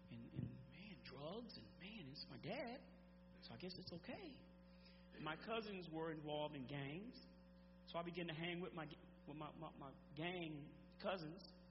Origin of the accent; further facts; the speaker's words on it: Amarillo, Texas, United States; I'm from Amarillo, Texas. That's where I was born. I'm 47 years old. And I was raised very well.